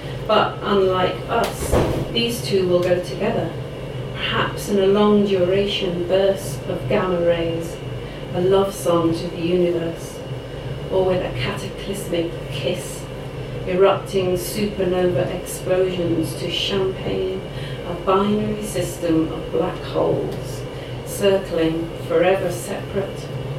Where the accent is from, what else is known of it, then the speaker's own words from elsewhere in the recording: Coventry, West Midlands, United Kingdom; I'm originally from Coventry, and this is a Coventry twinned with Cork.